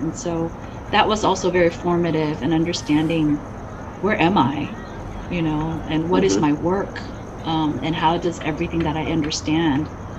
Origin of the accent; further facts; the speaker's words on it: United States; also born or lived in South Korea; the way that we met in Korea. A place that I was born, but a place that I felt disconnected from growing up in America, feeling very assimilated.